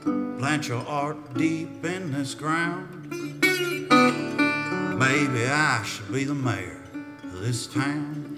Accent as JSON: {"language": "English", "town": "Clayton", "region": "Georgia", "country": "United States", "said": "I come from Clayton, Georgia."}